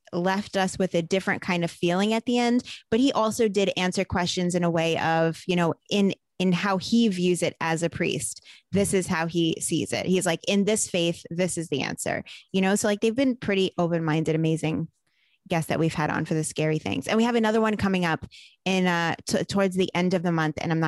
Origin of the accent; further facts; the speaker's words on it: Brooklyn, New York, United States; I guess growing up in Brooklyn, where there's like a different set of like older school values amongst like those guineas in that area